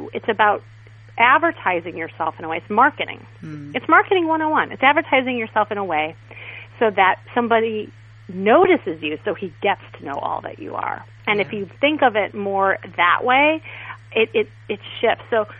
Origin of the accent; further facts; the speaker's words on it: Chicago, Illinois, United States; now in Los Angeles, United States; I find myself always having to introduce myself like, but I'm from Chicago. Like, I never say I'm from LA.